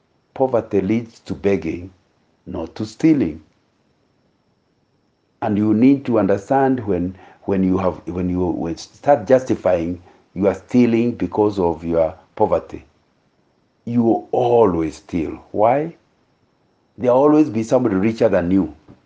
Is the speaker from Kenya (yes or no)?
yes; Kenya; I grew up in Kenya in the 1950s during the emergency war.